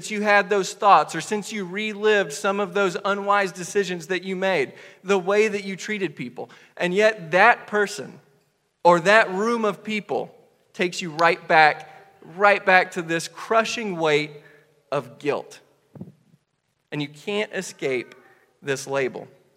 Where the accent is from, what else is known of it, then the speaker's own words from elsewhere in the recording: Robbinsville, United States; you know that I grew up here in Robbinsville. And I'm very thankful for that. This is obviously a small town.